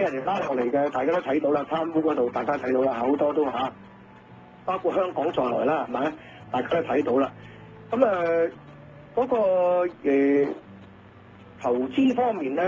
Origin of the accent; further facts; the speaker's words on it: Vietnam; 咁又我諗不如翻越南啦，哎呀，反正我都係越南華僑，翻越南啦。